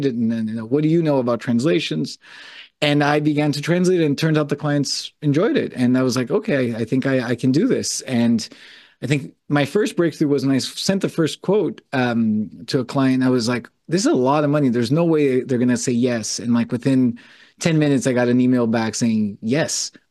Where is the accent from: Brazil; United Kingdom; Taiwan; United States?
Brazil; English is a second language; I had graduated from a liberal arts college in the US, but I'm originally from Brazil, went back to Brazil.